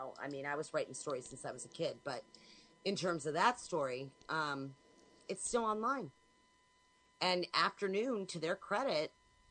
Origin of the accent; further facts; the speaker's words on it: Daytona Beach, Florida, United States; Well, I'm in the middle of the woods, and having spent so much time in Daytona Beach growing up, I kind of feel starved.